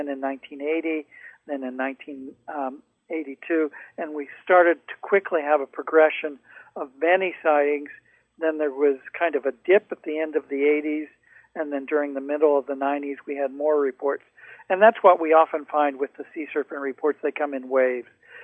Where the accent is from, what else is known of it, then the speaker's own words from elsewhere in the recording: Norfolk, Virginia, United States; born there; I was born in Norfolk, Virginia in 1947.